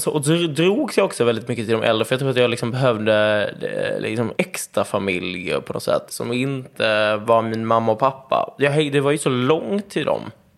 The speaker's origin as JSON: {"language": "Swedish", "region": "Skåne", "country": "Sweden", "tie": "born or raised there", "said": "jag är inte uppväxt i Malmö. Jag har liksom levt väldigt mycket där på landet. Vi gick i skolan typ i en grannby, Klågrupp."}